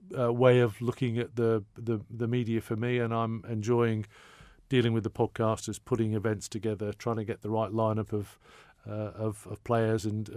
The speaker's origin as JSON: {"language": "English", "town": "Manchester", "region": "North West England", "country": "United Kingdom", "said": "I'm a Mancunian, by the way."}